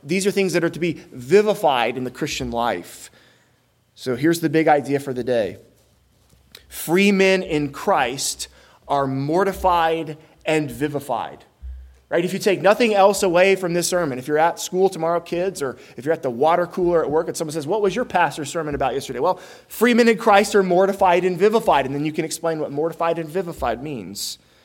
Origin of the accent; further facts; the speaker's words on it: Florida, United States; I grew up in Florida. I grew up in the part of Florida where we don't have oranges.